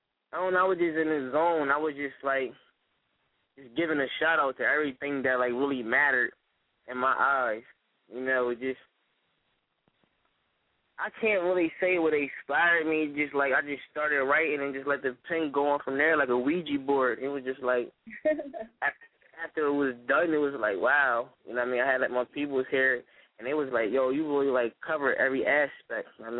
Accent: Wilmington, Delaware, United States; I'm from Wilmington, Delaware.

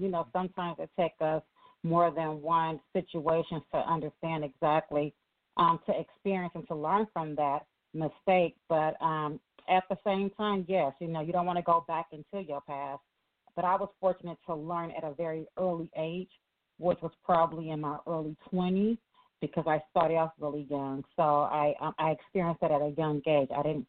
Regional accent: Los Angeles, California, United States; I am born and raised in South Central LA, California. I'm a West Coast girl.

